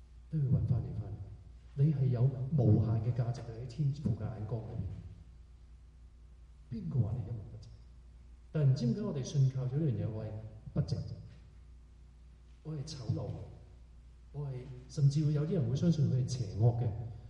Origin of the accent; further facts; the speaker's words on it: China; 我哋中國人咧，好多時咧就話冇所謂啦